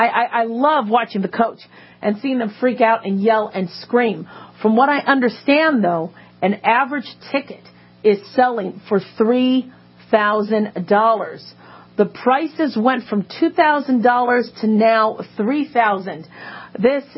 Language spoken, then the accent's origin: English; Phoenix, Arizona, United States; now in Las Vegas, United States; those of us who have lived in Las Vegas or lived in the desert when I grew up in Phoenix